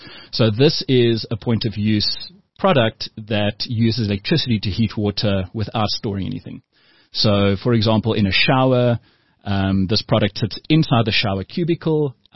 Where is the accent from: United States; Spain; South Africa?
South Africa; So the rest, we're all South African